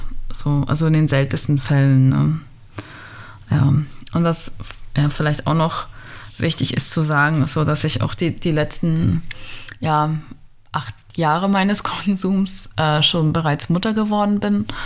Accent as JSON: {"language": "German", "town": "Schwerin", "region": "Mecklenburg-Vorpommern", "country": "Germany", "tie": "born or raised there", "said": "Ich bin aus Schwerin und ja, ich bin in der ehemaligen DDR aufgewachsen, bis ich 11 war. Ich bin aufgewachsen in einer quasi so einer Arbeiterfamilie, so ganz typisch, im Plattenbau."}